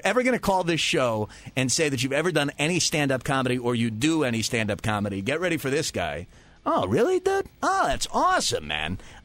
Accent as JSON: {"language": "English", "town": "New York City", "region": "New York", "country": "United States", "said": "I'm originally from New York City"}